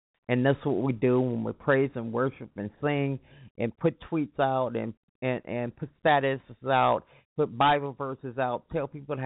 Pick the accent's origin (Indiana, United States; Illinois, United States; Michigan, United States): Illinois, United States; Chicago; I am in Chicago. I'm from Chicago, and house music is really a big part of Chicago's history.